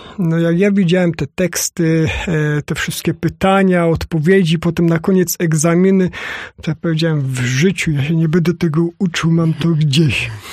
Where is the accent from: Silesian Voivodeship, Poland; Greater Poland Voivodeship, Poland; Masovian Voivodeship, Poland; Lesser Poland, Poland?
Silesian Voivodeship, Poland; Częstochowa; born there; urodziłem się przy Jasnej Górze w Częstochowie